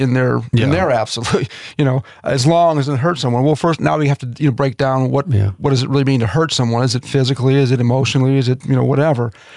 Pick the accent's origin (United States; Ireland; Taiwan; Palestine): United States; Chicago, Illinois; I grew up in the Chicago area, not really a bastion of Christianity.